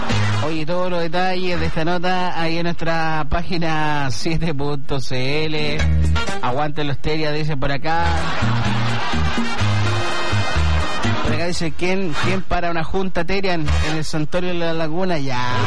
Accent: Chile; Como buen chileno, y copiamos todo.

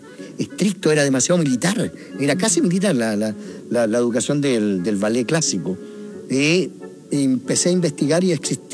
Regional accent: Talca, Maule, Chile; Porque yo vengo de Talca.

